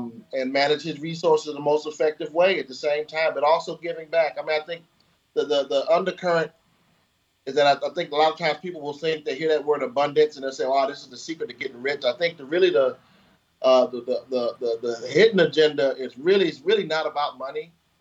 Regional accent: Detroit, Michigan, United States; I grew up in Detroit, so Somerset Mall is one of the more highfalutin malls.

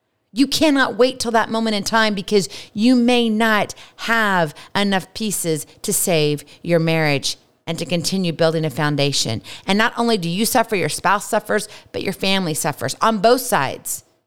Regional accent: Hawaii, United States; As you know, I'm from Hawaii.

